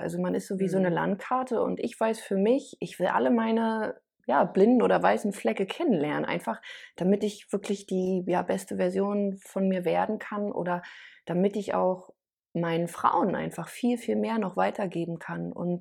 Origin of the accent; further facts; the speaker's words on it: Berlin, Germany; also ich komme ja aus Berlin, Großstadt